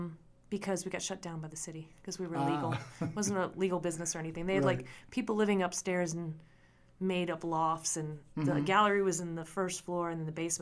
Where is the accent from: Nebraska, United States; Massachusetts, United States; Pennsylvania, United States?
Pennsylvania, United States; moved away as an adult; now in Richmond, United States; I'm from Lebanon County, Pennsylvania.